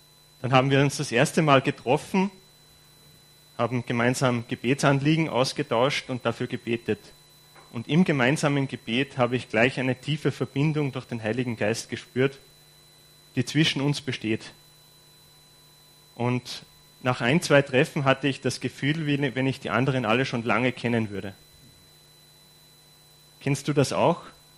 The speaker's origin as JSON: {"language": "German", "region": "Salzburg", "country": "Austria", "accent": "Innergebirg dialect", "said": "tendiere ich aber dazu, in meinen innergebirgler Dialekt zu verfallen."}